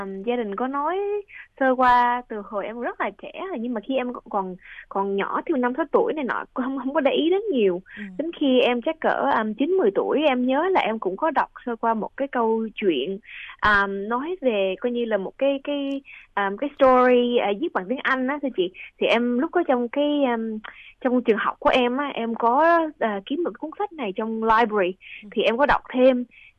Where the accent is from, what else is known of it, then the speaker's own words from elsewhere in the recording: Australia; em nghĩ rằng là một người thế hệ thứ hai sinh ra lớn lên tại Úc